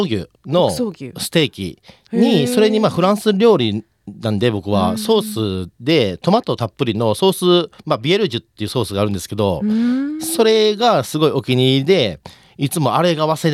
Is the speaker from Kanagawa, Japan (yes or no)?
no; Osaka, Japan; now in Australia; やっぱり大阪出身なんでお好み焼き食べたいなってめっちゃ思う時ありますけどね。